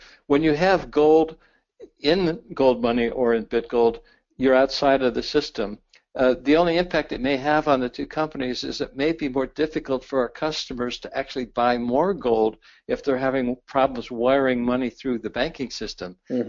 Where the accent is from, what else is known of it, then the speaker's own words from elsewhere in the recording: Ohio, United States; me as a young boy growing up in Ohio and remembering my parents driving the family car into the local gas station